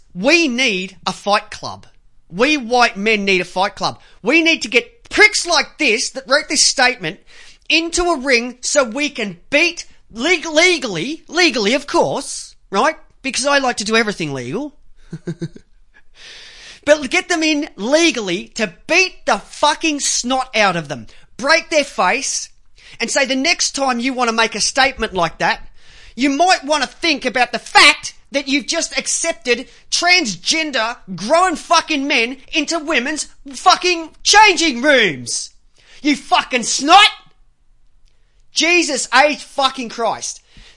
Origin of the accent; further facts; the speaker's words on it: Myrtleford, Victoria, Australia; we had to go through a place through Beechworth, then to Myrtleford, my hometown.